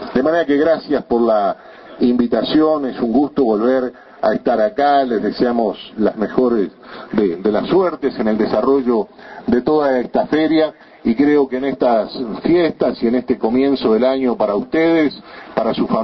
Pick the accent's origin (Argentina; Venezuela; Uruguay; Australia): Uruguay; turismo para 3 millones, que somos los uruguayos